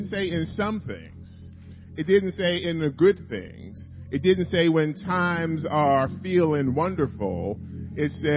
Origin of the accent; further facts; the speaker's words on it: Baltimore, Maryland, United States; born there; And I was born in Baltimore, Maryland, but while he was studying at the Universidad de Mexico in Mexico City.